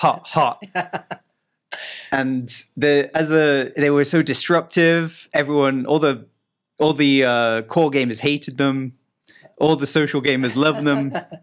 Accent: Wales, United Kingdom; now in India; Yeah, I'm Welsh, yes.

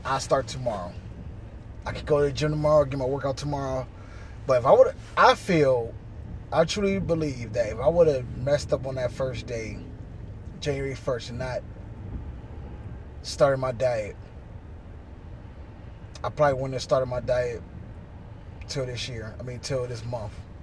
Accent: Ohio, United States; I say pop because I'm originally from Ohio, and right now I reside in the state of New Hampshire.

